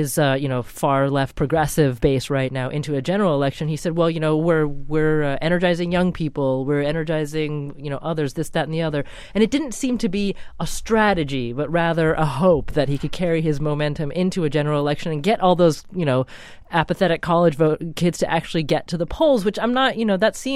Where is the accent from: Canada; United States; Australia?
United States; Oregon; I grew up in Oregon.